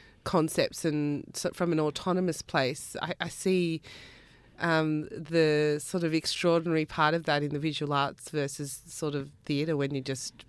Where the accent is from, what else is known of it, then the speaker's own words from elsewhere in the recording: Campbelltown, New South Wales, Australia; I wanted to sort of go back to that place, and because I'm from Campbelltown